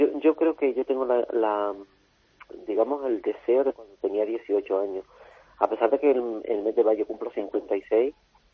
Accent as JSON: {"language": "Spanish", "region": "Canary Islands", "country": "Spain", "tie": "born or raised there", "moved": "as an adult", "lives_now": "Madrid, Spain", "said": "Yo soy ya de Madrid. Soy, vamos a ver, soy canaria porque nací en Canarias, pero ya soy mitad y mitad, soy medio canaria, medio madrileña, porque... Me vine para acá con 19 años y tengo 56 ahora mismo"}